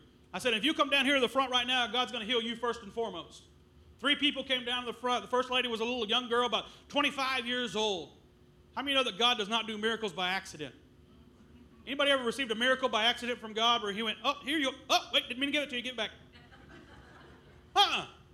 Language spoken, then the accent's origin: English; Texas, United States; I said, man, I'm from North Texas.